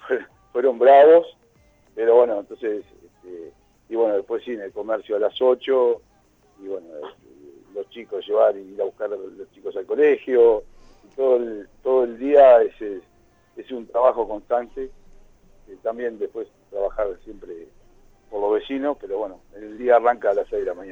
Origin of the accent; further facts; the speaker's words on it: San Carlos, Maldonado, Uruguay; born there; yo nací en San Carlos porque el doctor Laborde atendía en San Carlos.